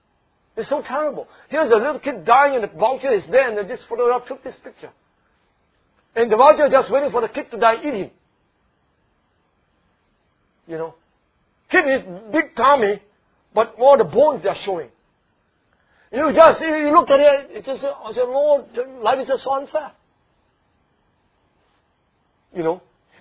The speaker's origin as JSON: {"language": "English", "country": "Singapore", "said": "Not just this life I'm talking about, being born a Singaporean, have all the things in Singapore, television, computer, handphones"}